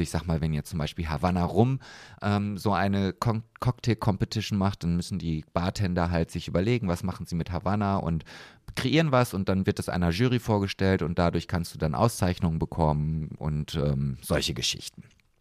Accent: Uetze, Lower Saxony, Germany; weil ich komme aus Uetze, dem einzigen Anbaugebiet von Silberzwiebeln in Deutschland

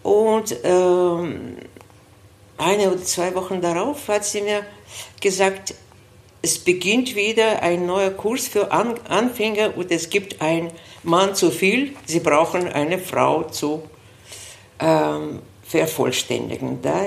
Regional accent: Saint Petersburg, Russia; German is a second language; moved away as an adult; now in Vienna, Austria; Nein, ich bin eine Russin, in St. Petersburg geboren. Lebe aber in Österreich, in Wien. In diesem Jahr werden schon 45 Jahre sein. Ja, seit 1979.

